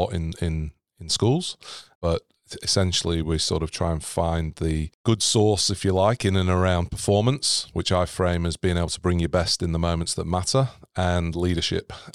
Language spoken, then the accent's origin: English; Manchester, North West England, United Kingdom; moved away as an adult; now in Australia; So born and bred in Manchester, qualified as a high school PE teacher there, taught there for a while in a really large inner city school. Then I moved to Australia